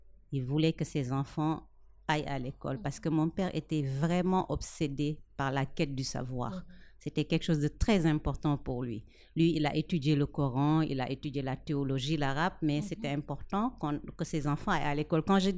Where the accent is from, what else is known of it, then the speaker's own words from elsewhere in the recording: Dakar, Senegal; born there; Alors moi, je suis née à Dakar, c'est vrai, mais je dis toujours je suis née à Dakar, mais dans un village. Ma maison est un village parce que mes parents sont arrivés du village.